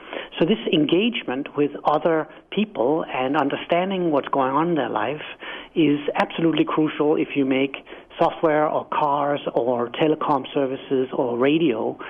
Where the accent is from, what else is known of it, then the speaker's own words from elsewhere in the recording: Denmark; accent: quaint; English is a second language; now in United States; as you can hear in my quaint accent, I'm not from America. I'm from Denmark, and when I arrived here a decade ago